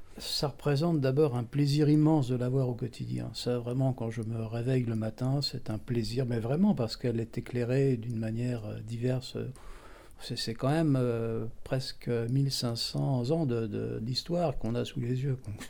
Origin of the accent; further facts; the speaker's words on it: Brittany, France; born there; moved away as an adult; now in Saint-Denis, France; Je suis né en 1947 en Bretagne parce qu'il y a une immigration encore bretonne assez importante à Saint-Denis. Je suis là depuis 1967.